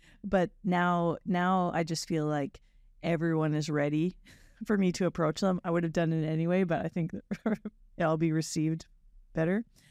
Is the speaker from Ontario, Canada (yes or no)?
no; Alberta, Canada; I'm from a really small little town in Alberta. Just a prairie town. You know, a lot of farming. I grew up doing like all the sports